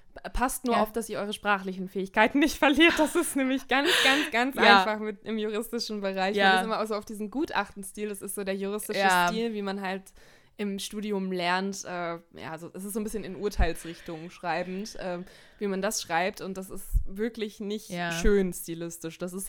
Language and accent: German; Hamburg, Germany; gerade weil ich auch so nah dran war an meiner Heimat. 5 Stunden Zugfahrt nach Hamburg von Nijmegen aus, wo ich ja studiert habe.